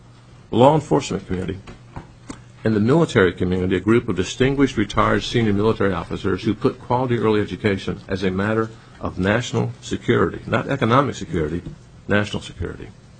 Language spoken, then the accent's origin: English; Aiken, South Carolina, United States; When I was growing up in Aiken, South Carolina, my competition for future jobs was other places in the Carolinas, along the eastern seaboard, maybe out to Mississippi.